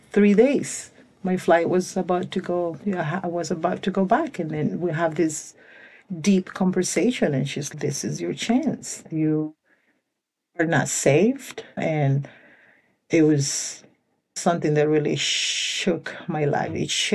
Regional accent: Honduras; I'm from Central America. I'm the fourth of 11 kids. I was born in Honduras, Honduras. I was raised in the city.

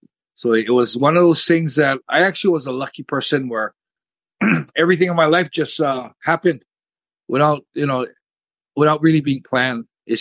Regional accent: Honolulu, Hawaii, United States; Well, I started up, I grew up in, born and raised in Honolulu, Hawaii. I have one brother

